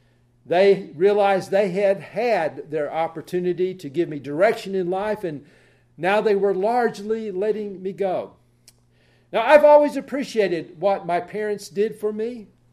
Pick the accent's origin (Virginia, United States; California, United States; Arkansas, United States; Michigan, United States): Arkansas, United States; Of course, I'm from Arkansas. I was going to college in Mississippi State, near the Alabama border.